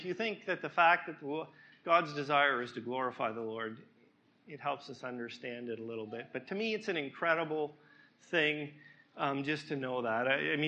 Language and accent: English; Canada; I'm Canadian